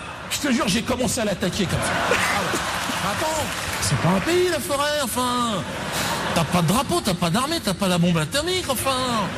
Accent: Cameroon; moi j'y vais au Cameroun, j'y vais souvent, hein. Bon, pas par plaisir, hein. Parce que je suis originaire du Cameroun, bien sûr. J'ai le passeport camerounais.

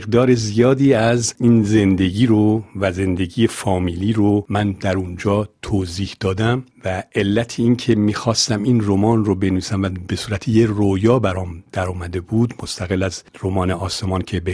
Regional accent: Mashhad, Razavi Khorasan, Iran; من مشهدی هستم. بخش مهمی از زندگیم در مشهد گذشته

